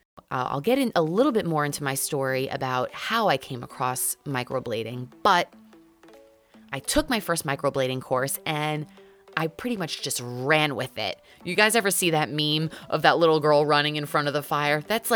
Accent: Long Island, New York, United States; now in New York City, United States; I'm from Long Island. You grow up and you dream of living in New York City, so here I am, and I'm living the dream.

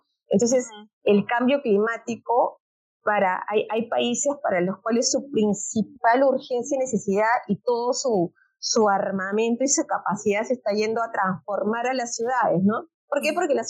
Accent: Peru; esas ventajas que tenemos como peruanos

